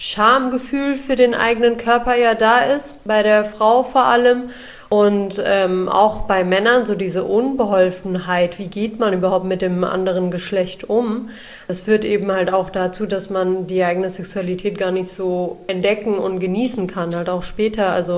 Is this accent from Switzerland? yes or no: no; Pakistan; ich komme ja aus Pakistan